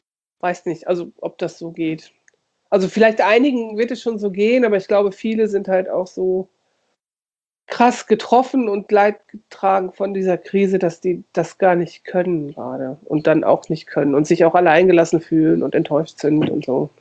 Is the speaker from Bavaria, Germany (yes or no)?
yes; Munich, Bavaria, Germany; Ja, aus München.